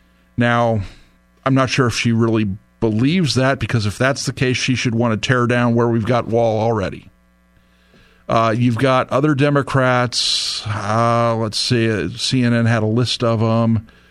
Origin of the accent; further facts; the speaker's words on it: San Diego, California, United States; I grew up in San Diego. I remember in high school, you know, we'd have illegal immigrants going through our backyard.